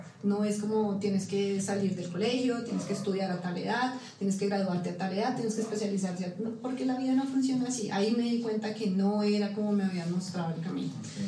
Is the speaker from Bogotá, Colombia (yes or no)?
yes; Bogotá, Colombia; also born or lived in Leticia; yo soy de Leticia. Nací en Leticia, pero no me crié en Leticia, me crié toda la vida en Bogotá.